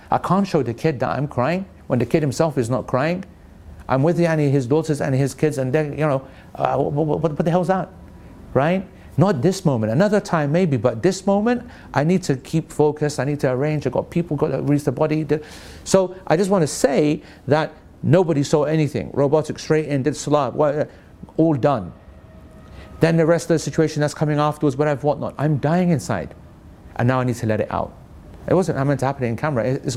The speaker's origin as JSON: {"language": "English", "region": "London", "country": "United Kingdom", "moved": "as an adult", "said": "I remember when I came to university early 90s, right? I came from London to Manchester."}